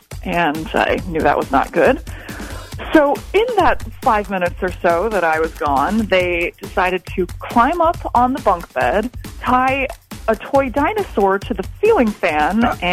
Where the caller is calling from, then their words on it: Madison, Wisconsin, United States; I'm from Madison, and I looked the other way